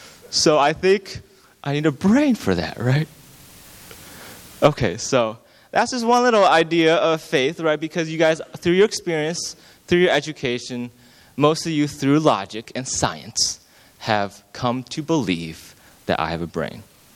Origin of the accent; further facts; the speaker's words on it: New York, United States; growing up in Rochester, Troy, this area, right? Going to good schools, having the friends in this area, this safe place